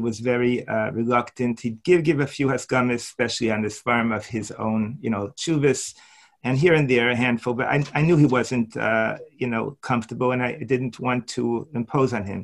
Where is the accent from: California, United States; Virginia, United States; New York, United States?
New York, United States; New York City; All right. I grew up on the Lower East Side.